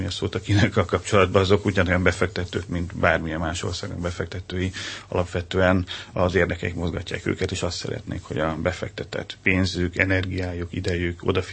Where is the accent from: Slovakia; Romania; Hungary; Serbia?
Hungary; mi magyarok vagyunk